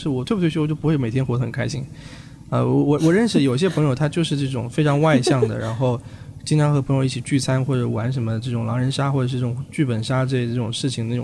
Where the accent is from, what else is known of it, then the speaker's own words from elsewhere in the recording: Fuzhou, Jiangxi, China; 我出生在江西抚州的一个特别乡下的一种三线工厂，就是一个矿山。